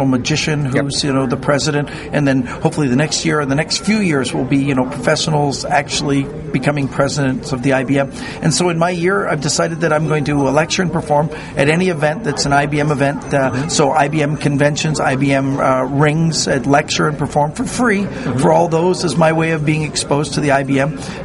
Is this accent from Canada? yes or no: yes; Canada; but I'm Canadian, so I'm not sure what that is.